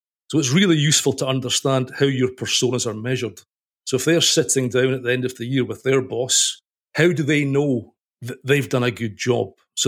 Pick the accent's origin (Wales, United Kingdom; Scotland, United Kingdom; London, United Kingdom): Scotland, United Kingdom; we live near Edinburgh as well now, not far from where you used to live. And but originally I'm from the Highlands